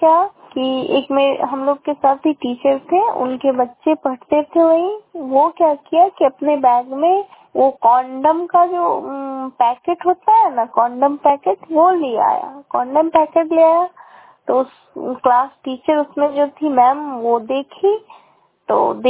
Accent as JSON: {"language": "Hindi", "town": "Samastipur", "region": "Bihar", "country": "India", "said": "मैं समस्तीपुर से हूँ"}